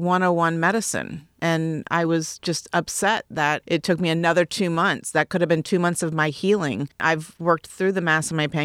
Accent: Washington, District of Columbia, United States; now in Jacksonville, United States; I'm from Washington, D.C. originally. I moved down here about 10 or 11 years ago to invest in real estate.

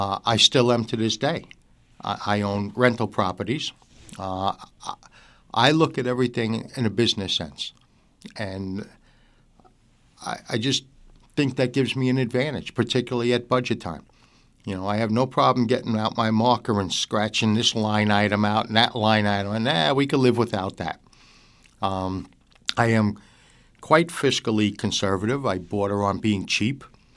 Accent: Yonkers, New York, United States; also born or lived in New Jersey; I am originally from Yonkers, New York. I spent 30 years in New York, then 20 years in New Jersey, and now 11 here.

